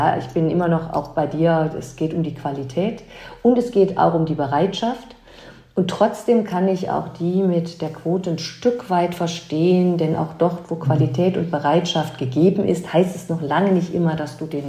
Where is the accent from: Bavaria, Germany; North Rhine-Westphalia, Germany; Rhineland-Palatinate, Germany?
Rhineland-Palatinate, Germany; Ahrweiler; moved away as an adult; weil Ahrweiler ist gefühlt meine Heimat, ist es immer geblieben, obwohl ich schon sehr früh eben zum Studium weggezogen bin.